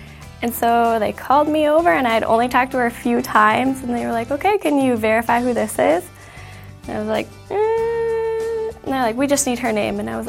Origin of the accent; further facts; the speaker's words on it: Savage, Minnesota, United States; I'm from Savage, and I've been on the Minnesota Vikings cheerleaders for 3 years now.